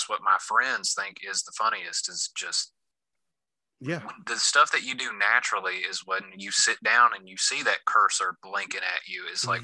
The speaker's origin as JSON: {"language": "English", "region": "Alabama", "country": "United States", "tie": "born or raised there", "lives_now": "San Diego, United States", "said": "I grew up right here in Alabama, but right now I'm living in San Diego, California."}